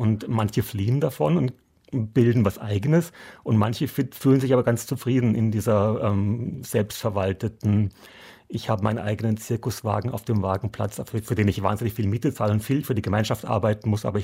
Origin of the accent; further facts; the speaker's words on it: Germany; now in Austria; Ich bin Deutscher und darf gar nicht wählen in diesem Land, was mich irrsinnig ärgert natürlich, weil ich irgendwie schon sehr, sehr lange hier lebe.